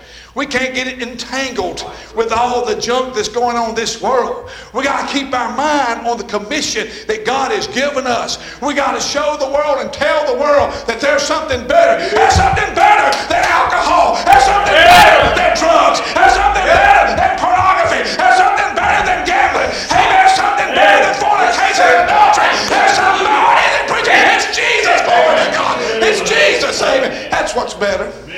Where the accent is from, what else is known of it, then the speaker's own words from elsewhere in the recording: Possum Town, Mississippi, United States; I was born and raised in Possum Town.